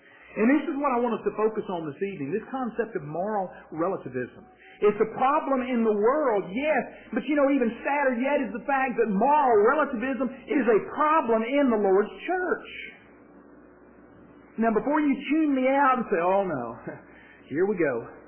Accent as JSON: {"language": "English", "region": "Alabama", "country": "United States", "said": "Now, down south, I'm from L.A., if you didn't know that, if you can't tell, I'm from Lower Alabama."}